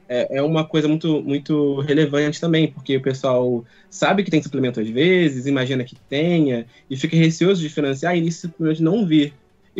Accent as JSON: {"language": "Portuguese", "region": "Rio de Janeiro", "country": "Brazil", "said": "Nossa, que eu sou do Rio, né?"}